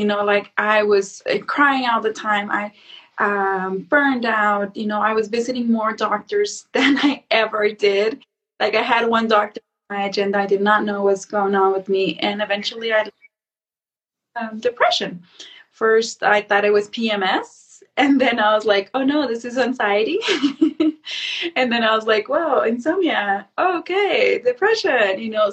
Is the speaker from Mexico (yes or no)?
yes; Mexico; moved away as an adult; I was not always the sleep queen. Actually born and raised in Mexico in a small town. And after graduating, after working for a few years, I decided that I wanted to learn Chinese. So I saved money and moved to China.